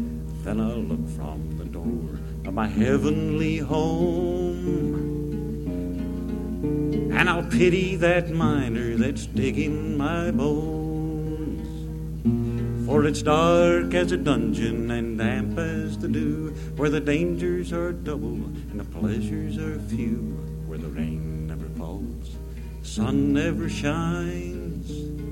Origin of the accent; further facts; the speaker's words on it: West Virginia, United States; I made the statement several times that I grew up in West By God, Virginia.